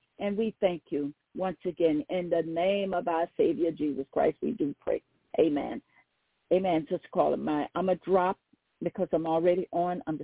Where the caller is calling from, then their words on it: Baton Rouge, Louisiana, United States; I'm calling from Baton Rouge, Louisiana.